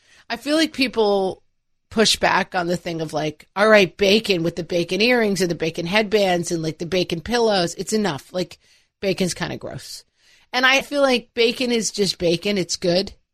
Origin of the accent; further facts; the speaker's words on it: Ireland; I'm a bog person genetically. I belong in like a wet, marshy place. I'm just an Irish bog person to my core.